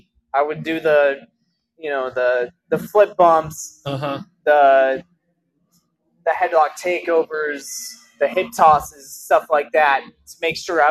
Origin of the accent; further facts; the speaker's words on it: Missouri, United States; now in Kentucky, United States; I'm not originally from here. I'm from Missouri. I moved from Missouri to Kentucky to be able to wrestle.